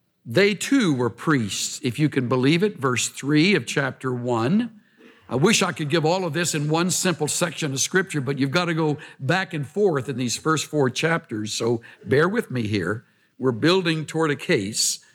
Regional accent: El Campo, Texas, United States; my hometown of El Campo down in South Texas

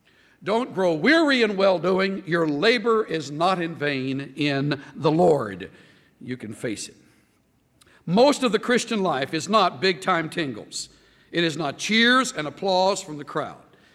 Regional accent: El Campo, Texas, United States; I remember as a little boy in a little Baptist church that we attended for several years growing up in South Texas town of El Campo.

